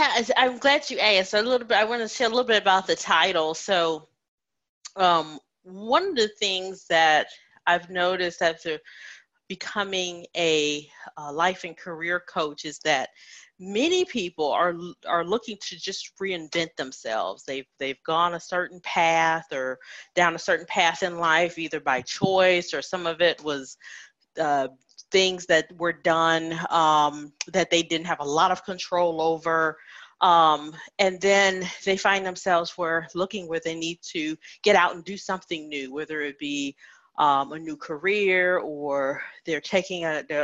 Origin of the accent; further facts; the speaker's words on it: Chicago, Illinois, United States; also born or lived in Indiana; And so I was born in Indiana, grew up in the Chicagoland area, and grew up in a good home.